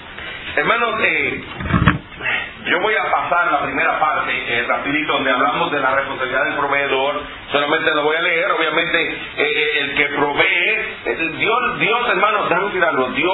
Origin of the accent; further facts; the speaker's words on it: Puerto Rico; como decimos en mi país, yo soy puertorriqueño